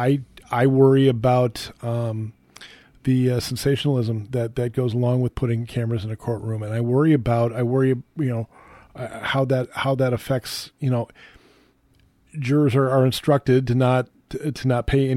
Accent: Minnesota, United States; And growing up in Minnesota, I guess part of that too, because we just didn't.

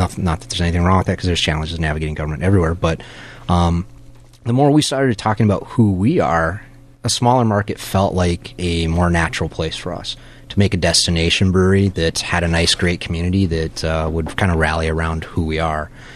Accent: Rochester, Minnesota, United States; now in Minneapolis, United States; We're all from Rochester. Well, the three of us are from Rochester.

